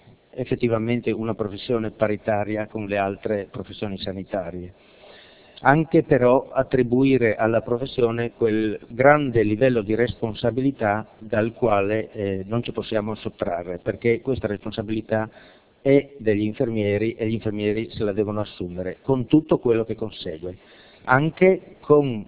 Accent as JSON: {"language": "Italian", "town": "Udine", "region": "Friuli-Venezia Giulia", "country": "Italy", "said": "Io sono di Udine, vivo abbastanza vicino ad Annalisa Silvestro"}